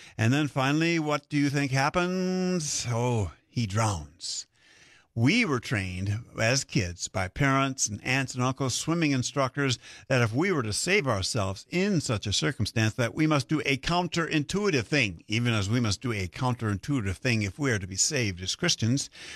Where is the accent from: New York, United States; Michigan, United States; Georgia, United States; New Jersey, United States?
Michigan, United States; For example, I grew up in Western Michigan, where we lived and worked and recreated on the Great Lakes.